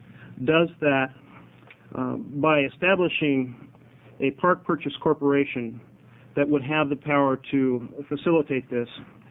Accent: Portland, Oregon, United States; from East Portland.

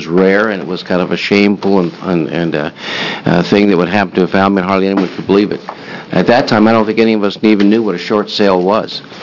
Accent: Oregon, United States; I'm from Southern Oregon, District 3

